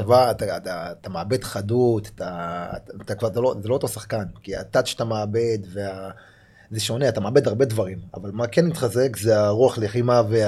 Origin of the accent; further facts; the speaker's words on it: Hadera, Haifa District, Israel; 70-80% מהשכונה שלנו עדה, שכונת יוספטל בחדרה, רובה אתיופי ועוד ככה מחבר העמים.